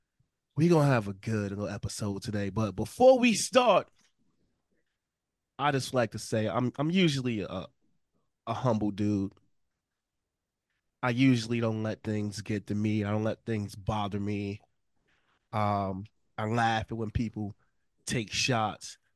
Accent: New Jersey, United States; I mean, a lot of them showed love to me because I was from Jersey, but I didn't like the way they were doing other people.

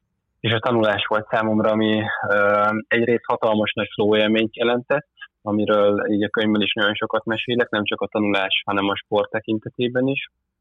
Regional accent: Rákóczifalva, Jász-Nagykun-Szolnok, Hungary; Rákóczi falván, amikor felnőttem, az első 20 évemet ott töltöttem, hogy ez egy szólnak mellett egy kis falu, vagyis hogy néhány éve már azért várossá nyilvánították.

